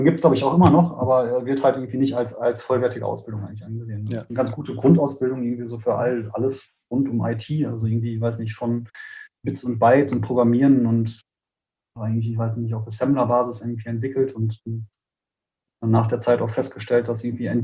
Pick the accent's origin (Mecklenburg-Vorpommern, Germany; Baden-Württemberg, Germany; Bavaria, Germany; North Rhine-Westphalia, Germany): North Rhine-Westphalia, Germany; Münster; born there; Ich bin 34 Jahre alt, ich bin in Münster geboren.